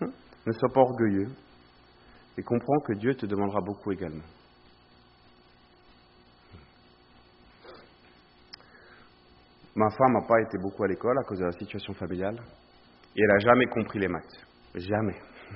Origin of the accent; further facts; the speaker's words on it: France; Parce que je suis français, un passeport me suffit en fait.